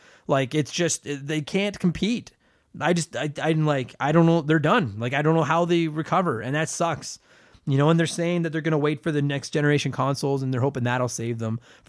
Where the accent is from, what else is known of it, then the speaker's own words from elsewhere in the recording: Canada; Because, yeah, damn right, I'm from Canada.